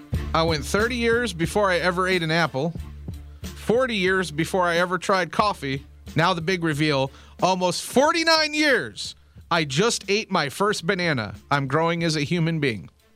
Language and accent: English; Indiana, United States; I was raised in Indiana, and I've had that. I'm from Indiana, Tommy Dreamer, and I have had all this fruit.